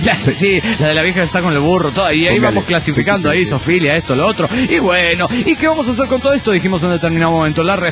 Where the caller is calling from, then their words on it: Atlanta, Georgia, United States; de Atlanta, Georgia.